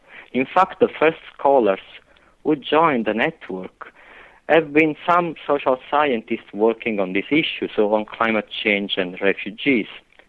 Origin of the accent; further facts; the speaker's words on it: Italy; English is a second language; I am from Italy. I believe that my accent will be with me forever.